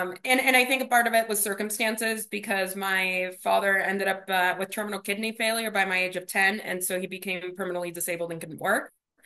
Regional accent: Miami, Florida, United States; born there; first language Spanish; English is a second language

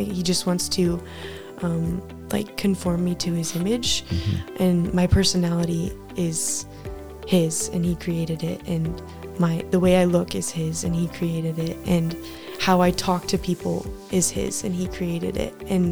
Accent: Lynden, Washington, United States; Yeah, I was born and raised in Linden.

